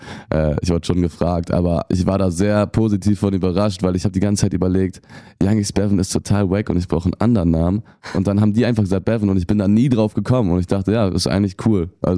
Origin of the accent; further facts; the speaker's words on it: Düsseldorf, North Rhine-Westphalia, Germany; ich bin selber aufgewachsen mit so Punkrock-Mucke und so. Ich bin halt auch Düsseldorfer